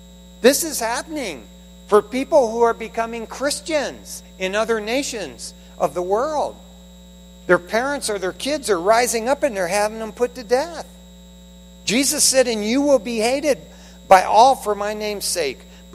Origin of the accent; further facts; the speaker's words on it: Detroit, Michigan, United States; I can't tell you how many times growing up in Detroit where Dad would pick the TV up and throw it through the front window